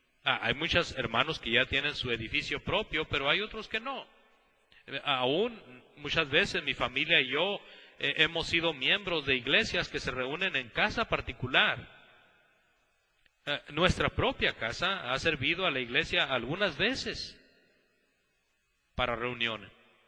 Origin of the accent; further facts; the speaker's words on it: Ciudad Juárez, Chihuahua, Mexico; En Ciudad Juárez, de donde yo vengo y prediqué por la mayoría de los años que tengo como cristiano